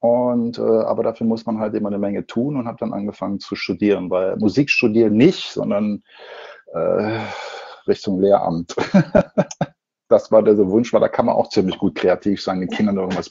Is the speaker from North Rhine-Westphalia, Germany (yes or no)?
yes; Duisburg, North Rhine-Westphalia, Germany; now in Munich, Germany; Habe mir gedacht, ich komme aus dem Ruhrgebiet